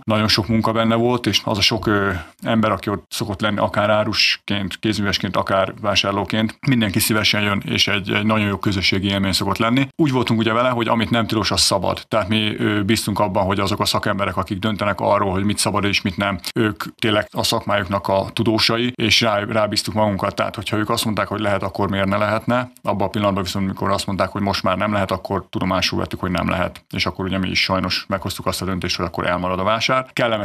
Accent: Kiskunhalas, Bács-Kiskun, Hungary; Tehát ugye én is azért kiskunhalasi vagyok, nagyszüleimnél először ugye Tanyán sokat gyerekeskedtem, utána mi is kiköltöztünk szüleimmel is már Tanyára.

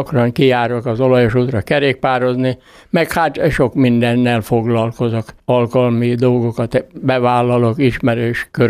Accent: Szabadszállás, Bács-Kiskun, Hungary; a szülővárosom szabadszállás képviselő testülete kitalálta azt, hogy ott ilyen nyárbúcsúztató városnapot tartottak

